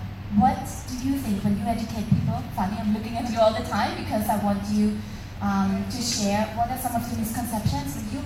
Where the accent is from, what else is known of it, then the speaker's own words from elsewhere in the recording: Austria; English is a second language; growing up in Austria, I have to say, and we brought this up in our episode, of course I grew up learning about recycling